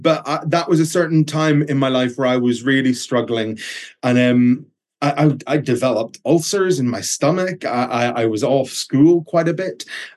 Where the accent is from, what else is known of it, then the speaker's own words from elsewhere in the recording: Belfast, Northern Ireland, United Kingdom; So I grew up in Belfast